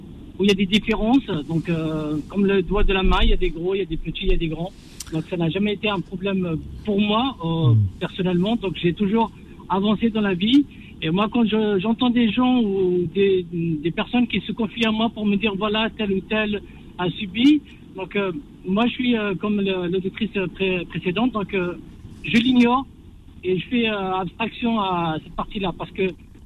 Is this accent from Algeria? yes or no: yes; Kabylie, Algeria; accent: Kabyle; moi je pense que ça s'entend à mon accent, donc je suis kabyle